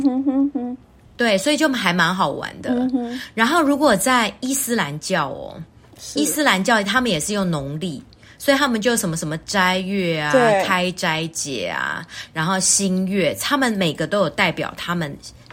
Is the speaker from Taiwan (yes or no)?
yes; Taiwan; 月亮对我们台湾人，它代表的是一种什么？